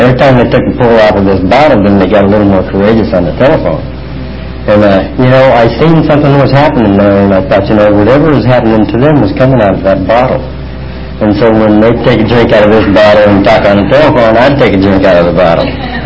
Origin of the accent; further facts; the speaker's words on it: Montana, United States; I was born and raised in Montana. And I grew up in a small town up there of maybe 100-150 people.